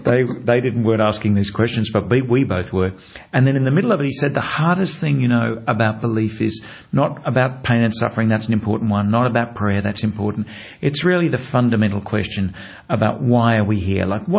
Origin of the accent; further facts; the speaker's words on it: Australia; because being an Australian, we have very, very long flights.